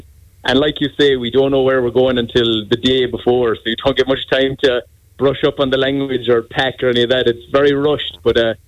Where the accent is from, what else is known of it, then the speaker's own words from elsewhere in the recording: Munster, Ireland; I'm from Mid-Kerry. I live on a farm at home